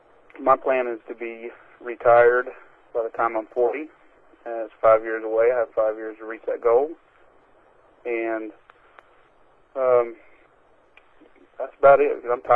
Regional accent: Waco, Texas, United States; as Cowboy mentioned, we are from Waco.

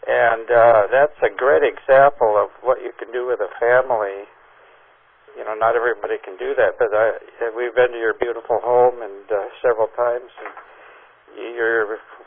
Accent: Tacoma, Washington, United States; And I moved into the home I grew up in Tacoma, a little tiny house

